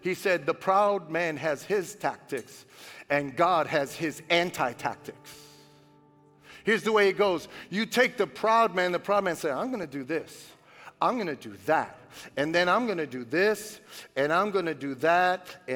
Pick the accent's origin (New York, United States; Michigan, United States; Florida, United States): New York, United States; Brooklyn; Now, a guy like me, I grew up in Brooklyn.